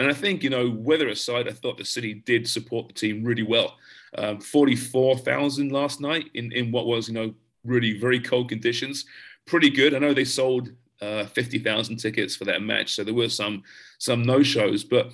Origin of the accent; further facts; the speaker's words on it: England, United Kingdom; I grew up in England